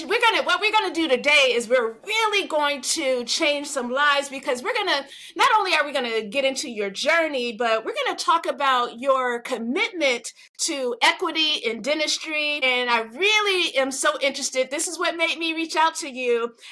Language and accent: English; Flint, Michigan, United States; I'm from Flint, Michigan. So you add Black female from Flint, Michigan, same thing, same thing.